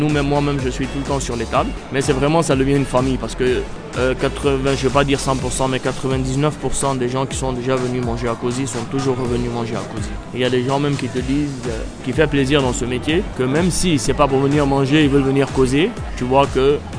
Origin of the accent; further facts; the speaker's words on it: Lebanon; On est libanais, donc on a l'habitude quand on finit de boire une tasse de café le matin, on la renverse.